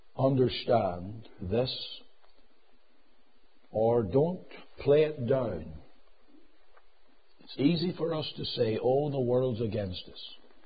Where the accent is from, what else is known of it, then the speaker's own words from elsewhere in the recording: United States; now in United Kingdom; There is, in every corner of British society, as an American